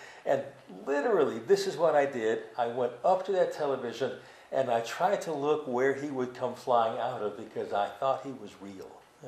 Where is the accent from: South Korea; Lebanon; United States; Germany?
Germany; also born or lived in Austria; I was born in Austria and lived in Germany after my adopted father married my mother and adopted us.